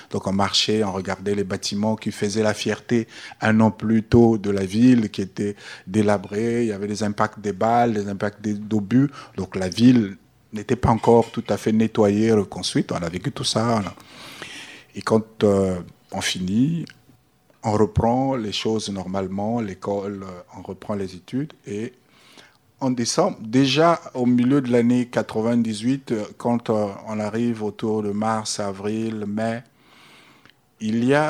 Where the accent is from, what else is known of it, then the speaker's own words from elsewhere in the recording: Pointe-Noire, Republic of the Congo; also born or lived in Brazzaville; Je me suis retrouvé chez moi à Pointe-Noire, puisque à Brazzaville, je vivais chez ma grand-mère juste parce que j'étais venu continuer mes études.